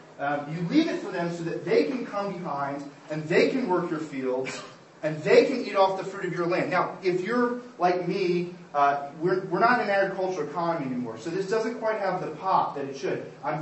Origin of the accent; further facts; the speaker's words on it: United States; Now, I'm from America, so you know some of my applications you're going to have to worry about, and you also may be suspicious of my accent and all that.